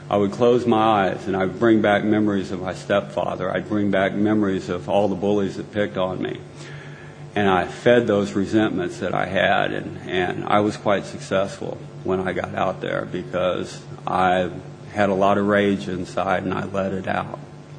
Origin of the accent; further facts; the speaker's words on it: Akron, Ohio, United States; born there; I was born in Akron, Ohio. I need to qualify myself here a little bit. Akron, Ohio, birthplace of AA.